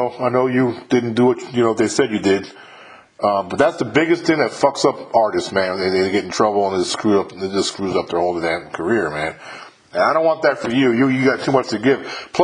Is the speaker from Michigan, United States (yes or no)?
no; New York, United States; I'm from New York originally, and when I grew up, I'm an old man compared to you. I'm in my 50s already.